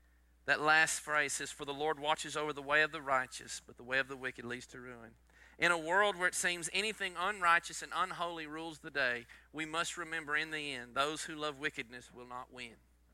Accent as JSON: {"language": "English", "region": "Texas", "country": "United States", "tie": "born or raised there", "said": "Let me say this, growing up in East Texas culture, we're a happy, clappy, joking kind of a culture."}